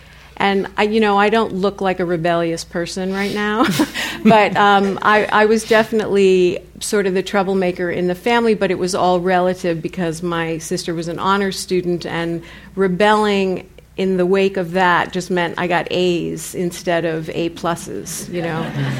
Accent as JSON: {"language": "English", "town": "Schenectady", "region": "New York", "country": "United States", "tie": "born there", "said": "I was born in Schenectady, New York, which the nickname for the town was Electric City because it was the home of GE."}